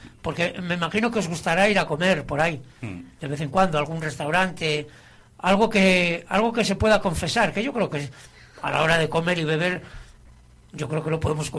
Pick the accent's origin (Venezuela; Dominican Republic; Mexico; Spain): Spain; Laredo, Cantabria; yo soy de Laredo